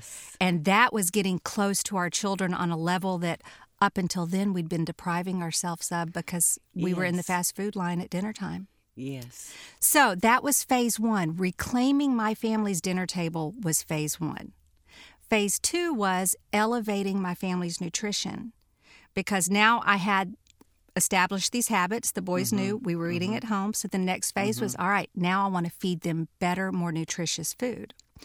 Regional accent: Texas, United States; also born or lived in Louisiana; I'm from Louisiana, raised in Texas.

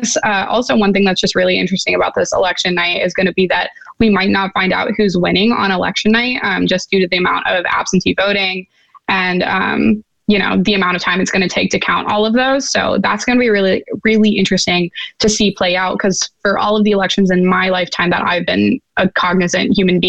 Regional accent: Missouri, United States; I'm from Missouri, and I know for absentee voting before, you would have to have a legitimate reason.

